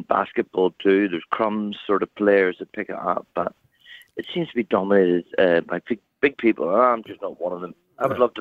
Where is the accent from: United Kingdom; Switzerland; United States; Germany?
United Kingdom; Northern Ireland; because I'm from Northern Ireland, and they had the British Open back in the 1950s in Portrush